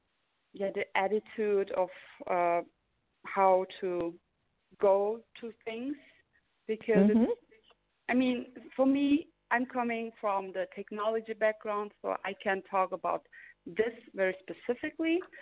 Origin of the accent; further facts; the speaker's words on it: Germany; now in San Diego, United States; So I'm from Germany. I'm Turkish, born and raised in Germany, and I live my whole life in Germany.